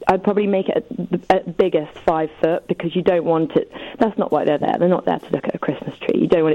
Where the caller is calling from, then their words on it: Hitchin, East of England, United Kingdom; North Hertfordshire, near Hitchin.